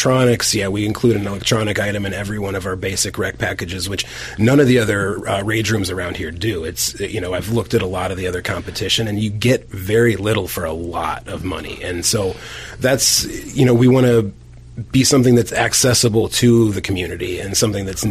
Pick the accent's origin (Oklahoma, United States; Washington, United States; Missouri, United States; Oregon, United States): Missouri, United States; St. Louis; moved away as an adult; Well, you know, I grew up in St. Louis, Missouri